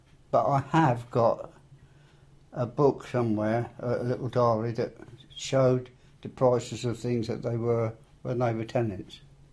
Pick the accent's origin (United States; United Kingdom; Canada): United Kingdom; Burwell, East of England; born there; I was born in Burwell in 1932 on the 9th of March, and I was born in the Maidshead Public House in Burwell that is no longer existent.